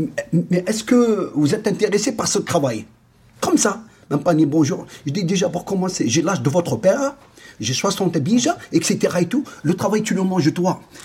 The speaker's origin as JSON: {"language": "French", "country": "France", "tie": "born there", "said": "Voilà, je suis né en France."}